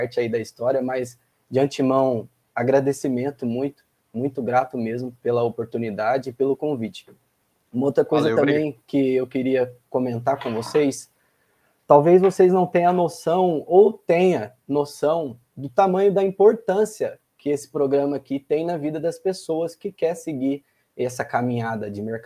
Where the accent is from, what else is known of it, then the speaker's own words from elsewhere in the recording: Bandeirantes, Paraná, Brazil; Sou de Bandeirantes, Paraná.